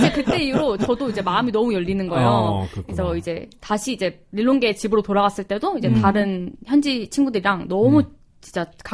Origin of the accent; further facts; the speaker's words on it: South Korea; 한국에서도 부유한 환경에서 자라온 게 아니거든요